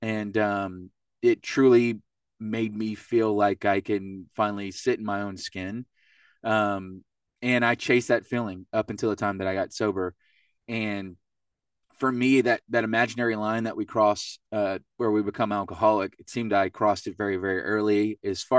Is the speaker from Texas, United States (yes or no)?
yes; Hutto, Texas, United States; I'm hailing from Hutto, Texas. I don't fault you for not being able to pronounce it because nobody can. It's a suburb outside of Austin, Texas.